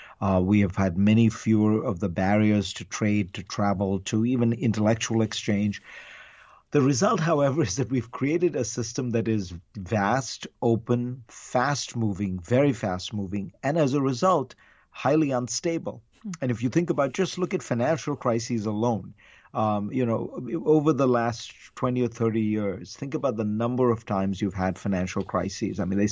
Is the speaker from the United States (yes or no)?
no; India; I grew up in India